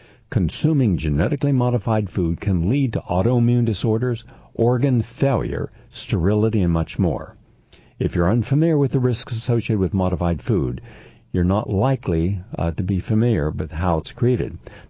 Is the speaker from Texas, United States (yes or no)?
no; Parkersburg, West Virginia, United States; now in Wheeling, United States; didn't know I was born and raised in Parkersburg, and then he moved to Wheeling, which I moved to Wheeling